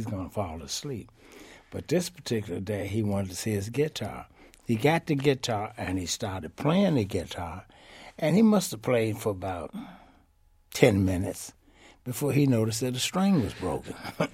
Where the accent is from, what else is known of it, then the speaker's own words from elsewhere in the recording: Cleveland, Ohio, United States; Cleveland, Ohio.